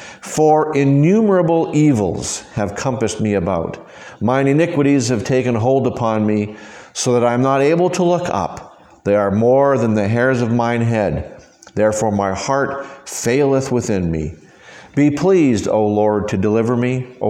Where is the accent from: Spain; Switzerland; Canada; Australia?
Canada; now in United States; growing up in Canada, I know it's a little different here in the States, but growing up in Canada, school always started after Labor Day weekend.